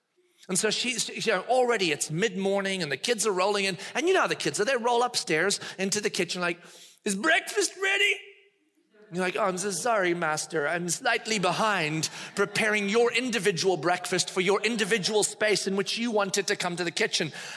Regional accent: South Africa; born there; I was born in South Africa and my wife was born in Spain.

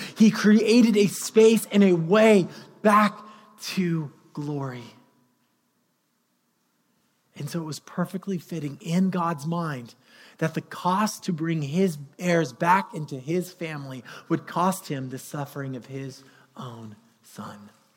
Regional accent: California, United States; I think it's because I grew up in California

